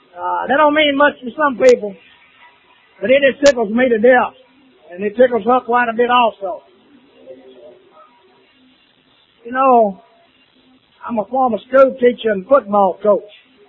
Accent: Lincolnton, Georgia, United States; I'm from Lincolnton, Georgia. Little town, 1,406 people.

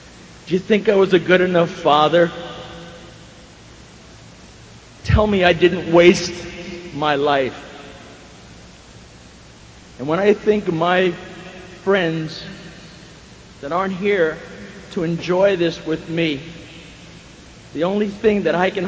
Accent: Roselle, New Jersey, United States; also born or lived in Elizabeth, United States; now in San Diego, United States; I've lived in San Diego since 1977, but I gotta tell you that inside here, I'm a New Jersey boy. I was born in Elizabeth, New Jersey. I was raised in Roselle, New Jersey.

